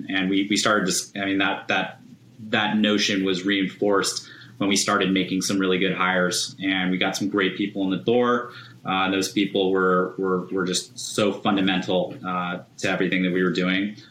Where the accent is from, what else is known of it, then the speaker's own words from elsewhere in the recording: United States; I don't feel like there's really been a point where just because we're American, we've been shut out of anything.